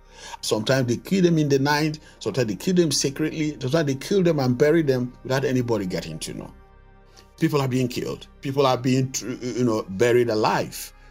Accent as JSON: {"language": "English", "town": "Mbaise", "region": "Imo", "country": "Nigeria", "said": "I'm from Mbise in southeastern Nigeria."}